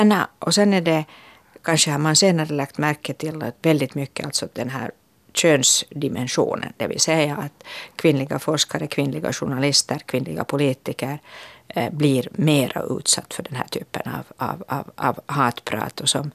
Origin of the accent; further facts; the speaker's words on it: Finland; så vill vi är finländare.